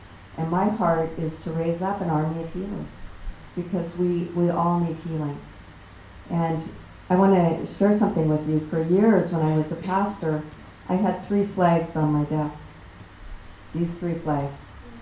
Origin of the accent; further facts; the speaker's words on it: Idaho, United States; I'm from the States, from Idaho.